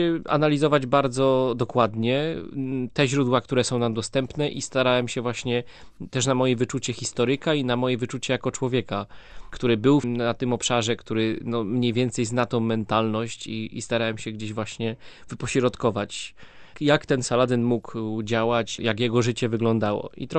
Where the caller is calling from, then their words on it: Łódź, Łódź Voivodeship, Poland; Ja jestem z Łodzi.